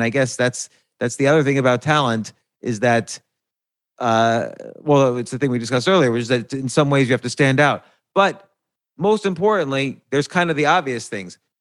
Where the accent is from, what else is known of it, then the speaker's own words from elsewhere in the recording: New Jersey, United States; You know, I grew up in New Jersey